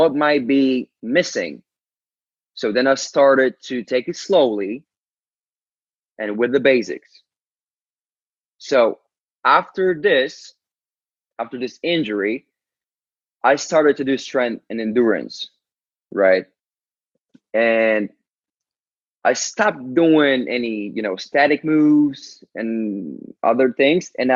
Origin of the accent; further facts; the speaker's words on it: Ukraine; English is a second language; they're from United States, I'm from Ukraine. I barely spoke English at the time.